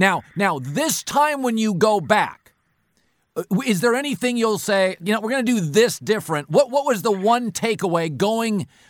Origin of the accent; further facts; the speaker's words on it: Las Vegas, Nevada, United States; listen, I'm from Vegas. My buddies in Vegas are into this.